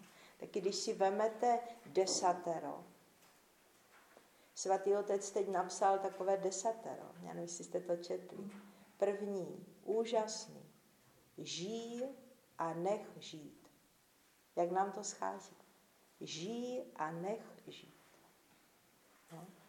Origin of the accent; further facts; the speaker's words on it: Moravia, Czechia; pocházím tady z Moravy